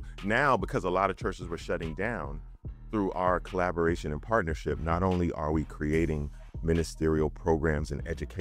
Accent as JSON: {"language": "English", "town": "Brooklyn", "region": "New York", "country": "United States", "tie": "born or raised there", "said": "You know, I grew up in Brooklyn."}